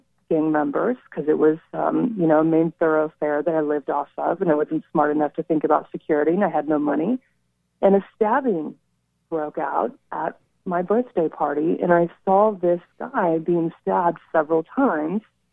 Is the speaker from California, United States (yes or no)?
yes; California, United States; what I discuss in the book is my environment, mostly growing up in the East Bay of Northern California.